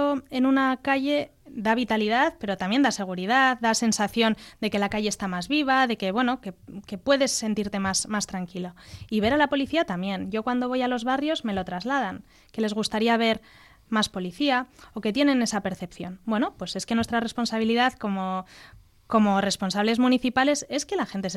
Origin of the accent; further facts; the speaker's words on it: Bilbao, Basque Country, Spain; soy una bilbaína como tú. Y me encanta Bilbao